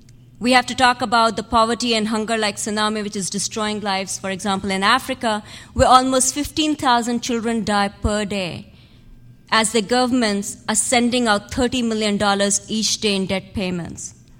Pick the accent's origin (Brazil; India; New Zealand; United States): India; Australia, Japan, and India, my home country